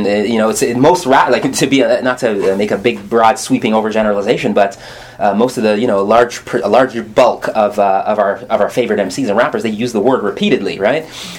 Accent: Toronto, Ontario, Canada; You know, growing up in Toronto, going to school in Forest Hill as well as Little Jamaica

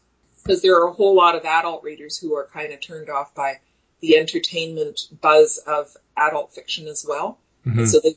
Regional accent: Canada; born there; Now, I am ethnically Ukrainian. I was born in Canada. My father was born in Canada. His father came to Canada in 1912.

